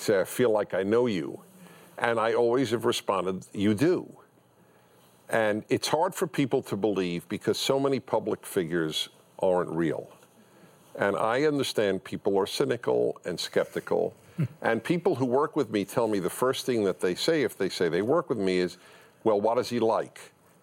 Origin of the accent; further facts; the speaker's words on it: Brooklyn, New York, United States; I grew up in Brooklyn.